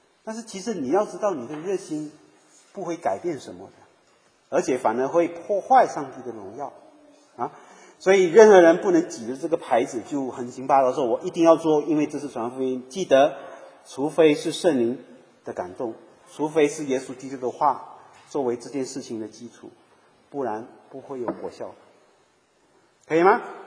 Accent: Malaysia

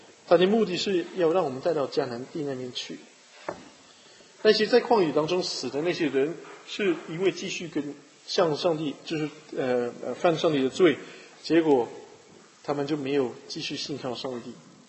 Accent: China; 希伯来语在这方面有点跟我们中国人喜欢的有点相同

